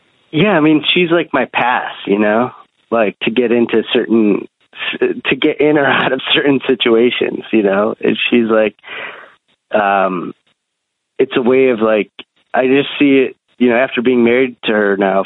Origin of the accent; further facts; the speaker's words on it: United States; I think growing up in America, you know, with immigrant parents it's hard.